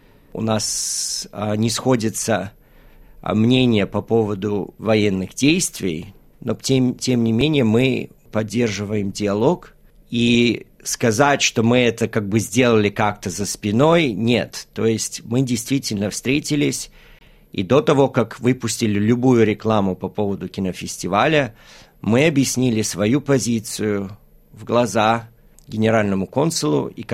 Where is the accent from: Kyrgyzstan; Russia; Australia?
Australia; третье поколение. Я родился в Австралии, проучился здесь, да, потом даже высшее образование получил.